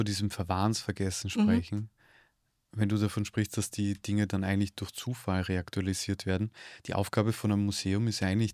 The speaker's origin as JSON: {"language": "German", "region": "Tyrol", "country": "Austria", "tie": "born there", "said": "gebürtiger Tiroler"}